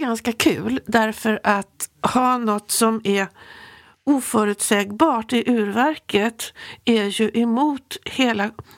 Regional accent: Sweden; som svensk

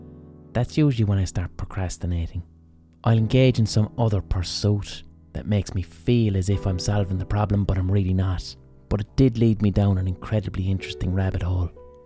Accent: Ireland; caused me right now as an Irish person to be surrounded by bottles of sparkling water?

